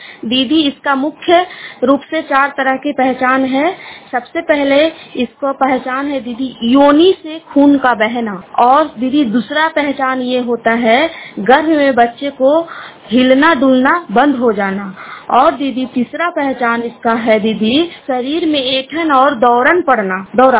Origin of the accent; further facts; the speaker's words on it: Indaur, Bihar, India; मैं हिलसा प्रखंड इंदौर पंचायत इंदौर गांव के निवासी हूं।